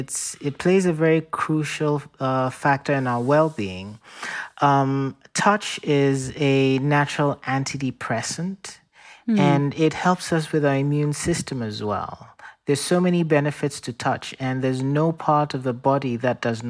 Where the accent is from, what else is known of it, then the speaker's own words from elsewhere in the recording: Ghana; So I grew up in Ghana.